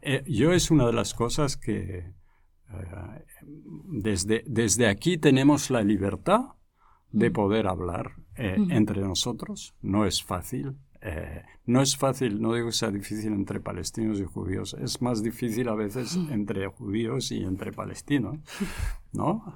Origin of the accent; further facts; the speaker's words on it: France; yo, por ejemplo, soy francés